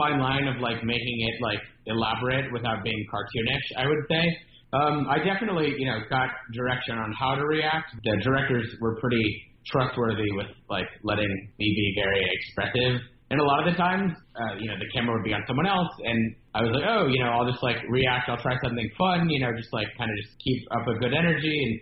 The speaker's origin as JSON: {"language": "English", "town": "Houston", "region": "Texas", "country": "United States", "tie": "born or raised there", "said": "It's set in Houston, my hometown, and it's A24 and Netflix."}